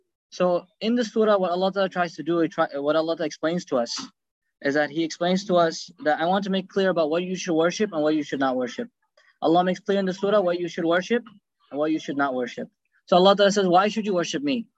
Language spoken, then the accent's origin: English; United States; born there; I'm not special because I was born in America.